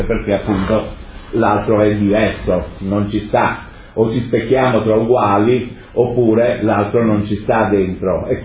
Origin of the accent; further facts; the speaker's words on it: Southern Italy, Italy; Poi mi è venuto in mente il mio paese d'origine meridionale